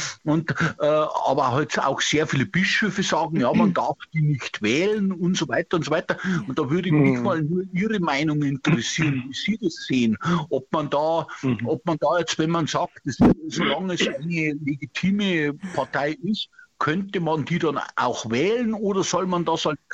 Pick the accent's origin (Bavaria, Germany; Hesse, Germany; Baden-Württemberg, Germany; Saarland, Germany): Bavaria, Germany; Ich bin aus Oberbayern.